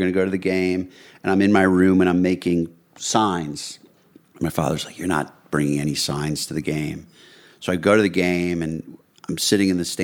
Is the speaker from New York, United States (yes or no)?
yes; New York City, New York, United States; I'll tell you a story going back to my childhood here in New York City